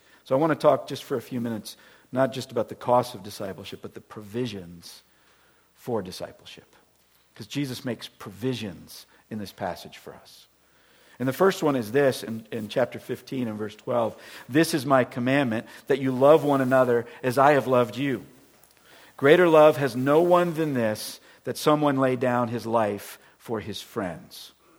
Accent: Tampa, Florida, United States; moved away as an adult; now in St. Louis, United States; I grew up in Florida. I grew up in the Tampa, St. Pete area. I left when I was 18 years old. I go back to visit once in a while. I have lived in St. Louis basically since I was 21 years old with a small gap of time.

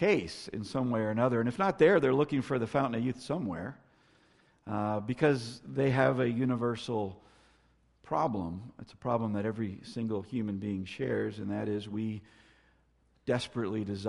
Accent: Florida, United States; I had the joy of growing up in Florida. I'm a native Floridian. There aren't many of those out there.

